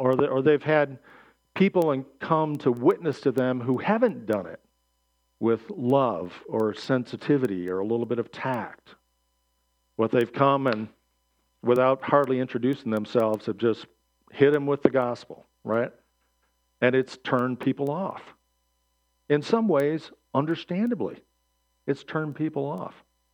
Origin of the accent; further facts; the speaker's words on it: Flushing, Michigan, United States; also born or lived in Flint; I was born in Flint, raised in Flushing.